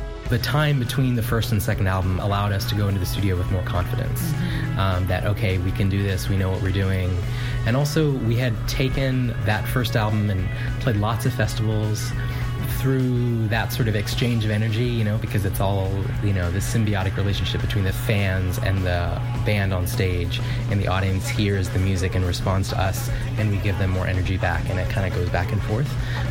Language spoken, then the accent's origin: English; Ethiopia; now in Washington, D.C., United States; But insofar as we are immigrants and we are Ethiopian American, you know, Washington is an incredibly important city for that.